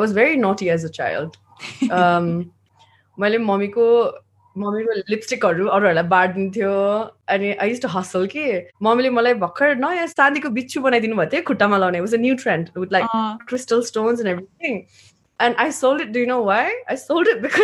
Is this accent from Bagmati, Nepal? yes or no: no; Urlabari, Koshi Province, Nepal; So I was born in Urlabari, Morang.